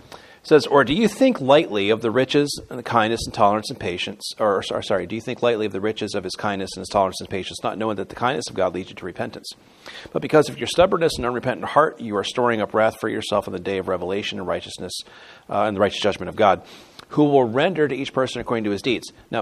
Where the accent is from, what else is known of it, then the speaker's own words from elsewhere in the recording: Florida, United States; Now, the lizards, okay, I'm from Florida. I like lizards.